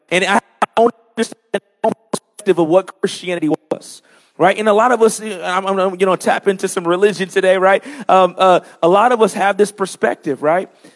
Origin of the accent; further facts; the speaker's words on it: Vallejo, California, United States; So I was raised in Vallejo, California, right? Killa Cali.